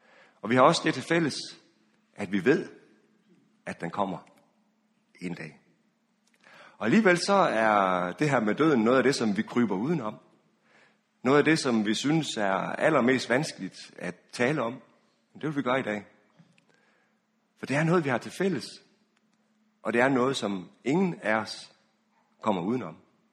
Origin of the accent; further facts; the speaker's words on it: Frederikshavn, North Denmark Region, Denmark; som er den ø, der ligger ude foran Strandby, op ved Frederikshavn, hvor jeg kommer fra.